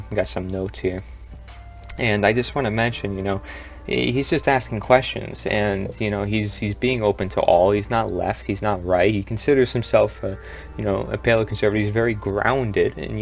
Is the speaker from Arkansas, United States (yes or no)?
no; Brooklyn, New York, United States; I was raised in Brooklyn and my parents are from Brooklyn and stuff like that.